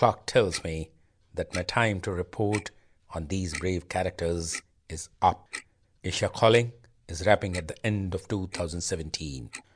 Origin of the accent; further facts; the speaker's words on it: Rajasthan, India; And in my home state of Rajasthan, almost 80% of girls are married under 15 years of age.